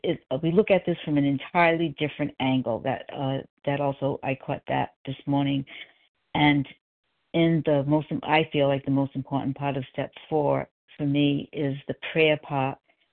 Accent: Rhode Island, United States; now in South Carolina, United States; You know, I'm from Rhode Island. I live in South Carolina. I always want to make that clear.

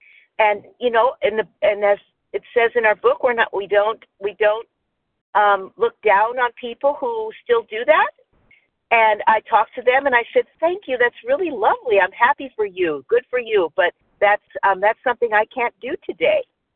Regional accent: Palmdale, California, United States; I'm from Palmdale, California, in the county of Los Angeles.

